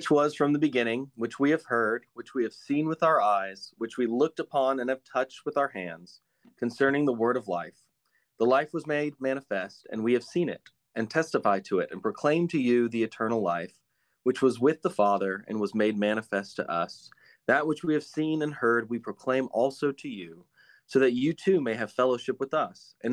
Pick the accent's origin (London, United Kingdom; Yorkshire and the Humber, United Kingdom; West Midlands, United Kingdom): London, United Kingdom; born there; I was born in London and I have actually citizenship in the UK.